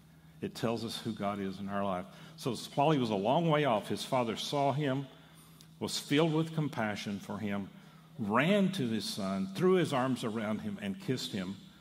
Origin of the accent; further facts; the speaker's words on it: Texas, United States; Side note, I grew up in West Texas, and when I was in high school and first couple of years of college, I got to eat with a rancher on a regular basis.